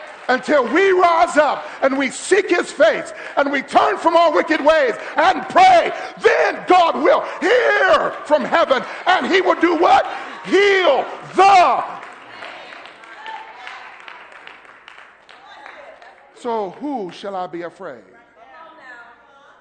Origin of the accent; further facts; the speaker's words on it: Cincinnati, Ohio, United States; now in Florida, United States; I was new to Florida, right? I got here. I'm from Cincinnati, okay? I'm a city boy.